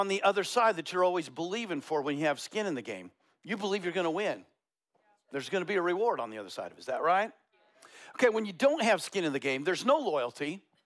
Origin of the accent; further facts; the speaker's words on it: Colorado, United States; I grew up in Colorado, so I got Bronco blood in my veins